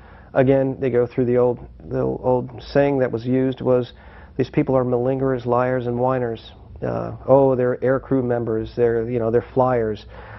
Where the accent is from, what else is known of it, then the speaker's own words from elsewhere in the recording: Rochester, New York, United States; I'm from Rochester, New York, and I'm coming here today to speak with you as a citizen